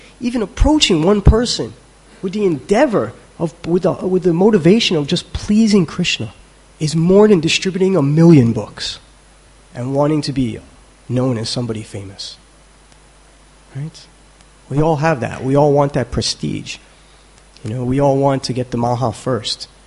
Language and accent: English; New York, United States; yeah, I'm from New York.